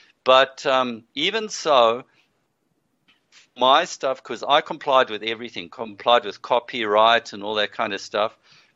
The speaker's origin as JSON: {"language": "English", "country": "Zimbabwe", "moved": "yes", "lives_now": "South Africa", "said": "I come originally from Rhodesia, moved to South Africa 41 years ago. My parents are originally from South Africa."}